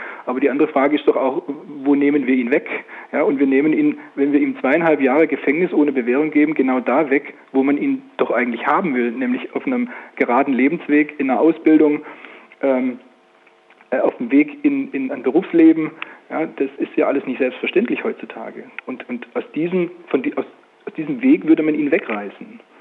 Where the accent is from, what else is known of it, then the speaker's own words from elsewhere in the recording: Stuttgart, Baden-Württemberg, Germany; weil ich bin ja auch Stuttgarter Bürger